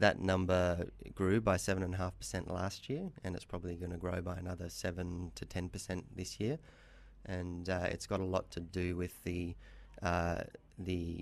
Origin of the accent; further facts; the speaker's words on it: Gold Coast, Queensland, Australia; now in Kuala Lumpur, Malaysia; In 2011, we moved our headquarters from the Gold Coast, our hometown in Australia, to Kuala Lumpur.